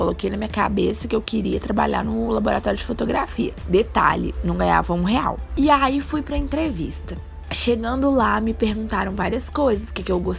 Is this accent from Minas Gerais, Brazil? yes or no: yes; Minas Gerais, Brazil; tenho 25 anos, moro em Belo Horizonte, sou mineira, né, pelo sotaque, eu acho que deu pra perceber